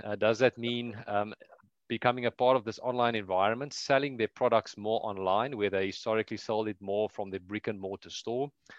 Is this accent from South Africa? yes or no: yes; South Africa; Yeah, I am from South Africa, southern tip of Africa. So very, very far from the US